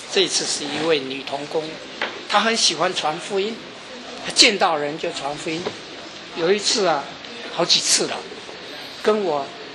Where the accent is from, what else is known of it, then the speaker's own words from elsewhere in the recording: China; 我们中国人中间呢、啊，后起之秀，比我年轻的有一个叫做于洪杰